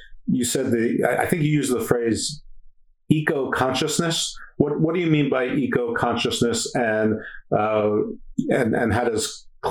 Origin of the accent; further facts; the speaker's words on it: United States; But, as an American kid living in the suburbs, I didn't know what that means.